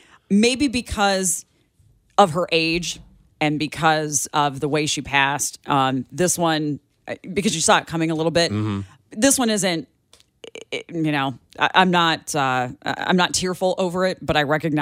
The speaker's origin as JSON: {"language": "English", "town": "Chicago", "region": "Illinois", "country": "United States", "tie": "born or raised there", "said": "growing up in Chicago, I had to announce Walter Payton's death on the air."}